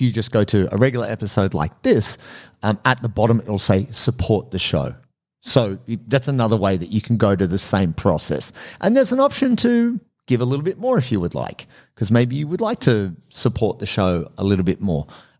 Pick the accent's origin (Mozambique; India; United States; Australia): Australia; I'm Australian. You know, it's part of the Australian vernacular to swear